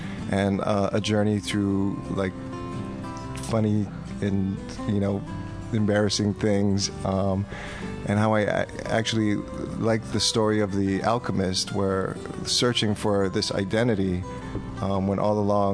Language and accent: English; Hawaii, United States; It's a semi-autobiographical piece about how I grew up in Hawaii and found my heritage through the traditional Hawaiian dance hula.